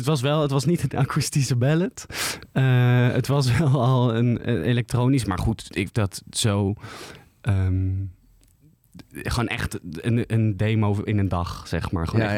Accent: The Hague, South Holland, Netherlands; Ik kom uit Den Haag en daar heb ik op school gezeten, middelbare en zo. En toen ben ik naar de Toneelacademie in Maastricht gegaan.

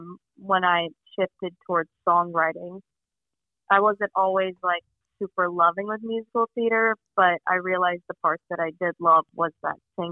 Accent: Dallas, Texas, United States; now in New York, United States; It was really interesting growing up in this big city. I was kind of in like a closed off town inside of it

